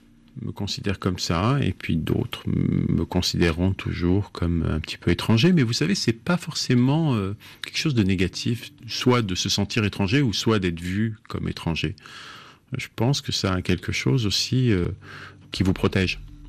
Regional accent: Paris, Île-de-France, France; born there; Je suis né à Paris et je suis qui je suis.

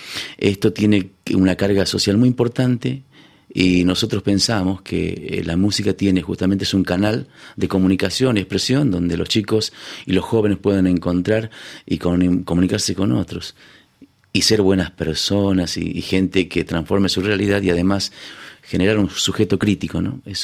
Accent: San Antonio de los Cobres, Salta, Argentina; yo soy del norte de la República Argentina, Salta, San Antonio de los Cobres, mi pueblo, un lugar muy chiquito, frontera con la República de Chile. Es el altiplano

